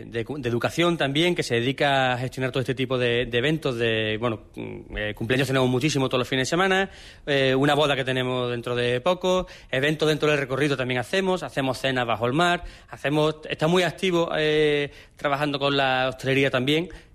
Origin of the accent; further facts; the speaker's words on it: Cádiz, Andalusia, Spain; Y bueno, yo sí, efectivamente, soy de Cádiz